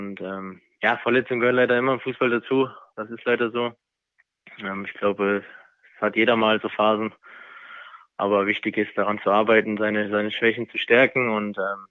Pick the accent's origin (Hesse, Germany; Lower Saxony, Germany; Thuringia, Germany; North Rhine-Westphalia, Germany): Hesse, Germany; Kassel; Als kleines Kind bin ich dann doch öfters mal mit der Familie hochgelaufen. Wie gesagt, ist meine Heimat, eine schöne Stadt Kassel.